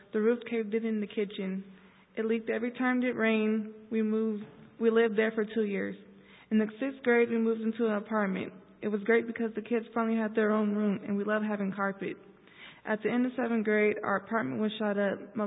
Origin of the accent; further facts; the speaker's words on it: Stockton, California, United States; born there; I was born in Stockton, California, and I'm the oldest of four.